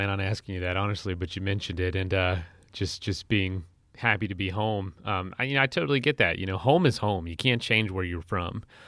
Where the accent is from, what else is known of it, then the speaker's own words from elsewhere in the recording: Florida, United States; I think that's the same reaction a lot of people hear from me when I say I'm from Florida.